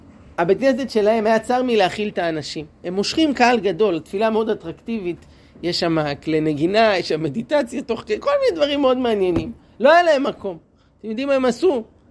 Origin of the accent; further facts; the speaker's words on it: Jerusalem, Jerusalem District, Israel; בתור ילד גדלתי בירושלים, כל שנה עריקות דגלים